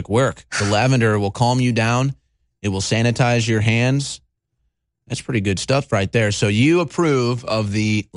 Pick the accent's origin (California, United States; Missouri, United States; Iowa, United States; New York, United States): Missouri, United States; St. Louis; I remember like growing up in St. Louis in the 1998 season